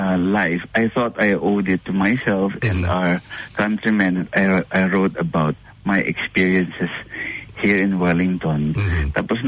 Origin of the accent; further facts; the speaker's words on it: Manila, Metro Manila, Philippines; also born or lived in Cainta; Mestizo po ako eh. Although I grew up in Metro Manila, mother ko po Bicolana, and father ko is from, I think his grandfather was from Navotas. May konting Chinese blood po ako.